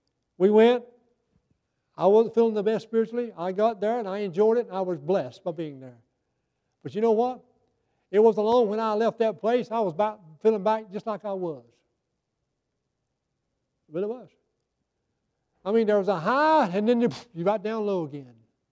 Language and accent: English; the South, United States; I'm a Southerner.